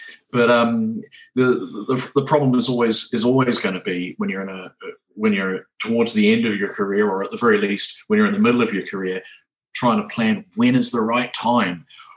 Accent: New Zealand; I grew up in New Zealand, and I'm really, really proud to be a New Zealander, and I'm definitely going back.

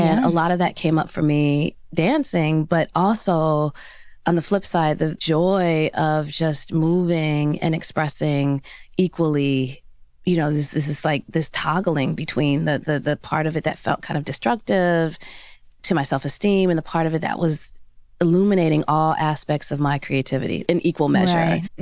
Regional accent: Cincinnati, Ohio, United States; What I will say is that I grew up in Cincinnati, Ohio, and we lived on, my parents just sold their house of 55 years.

